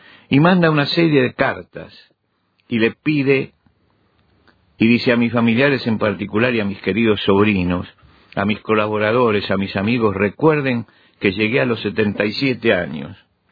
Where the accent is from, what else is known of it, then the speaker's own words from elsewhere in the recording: Argentina; en mi país, Argentina